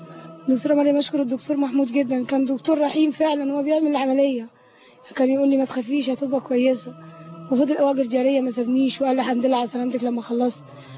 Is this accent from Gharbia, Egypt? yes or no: no; Shubra El Kheima, Qalyubia, Egypt; انا من شبرا الخيمة